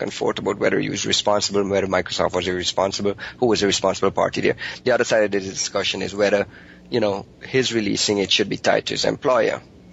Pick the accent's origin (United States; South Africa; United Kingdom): United Kingdom; England; I'm originally from England, but I'm currently living in.